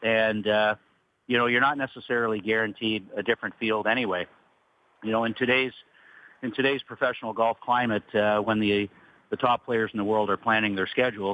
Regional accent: Canada; I'm a Canadian golf fan as well

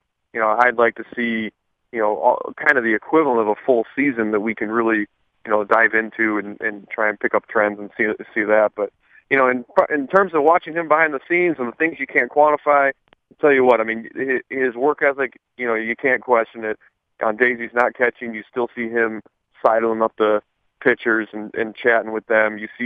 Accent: Chicago, Illinois, United States; As growing up in Chicago as a Cubs fan

